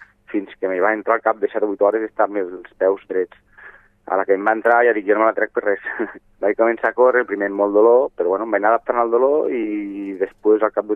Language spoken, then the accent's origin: Catalan; La Pobla de Segur, Catalonia, Spain; arribant al meu poble. Sí, a la Pobla